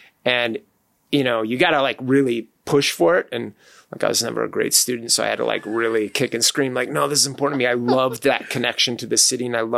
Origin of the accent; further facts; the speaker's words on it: Chicago, Illinois, United States; Like, growing up in Chicago, you get that. You go on these, you know, in school in sixth grade, you're going to the city and going to the Field Museum and you're learning about this stuff.